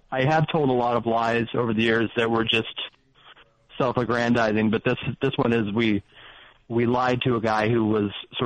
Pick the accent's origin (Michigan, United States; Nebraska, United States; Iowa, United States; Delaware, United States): Nebraska, United States; I grew up in Nebraska.